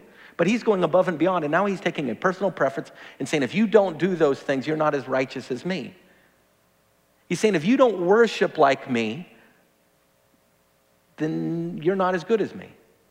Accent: the South, United States; I'm from the South, and so one of the best compliments you can ever give somebody is to say, boy, you were raised right.

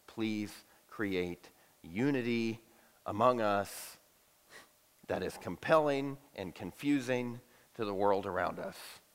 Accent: the South, United States; but you have to remember, I'm from the South

